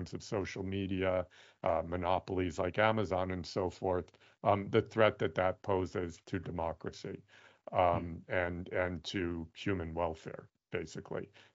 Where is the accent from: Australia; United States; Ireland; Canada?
Canada; As I say, more polite being Canadian.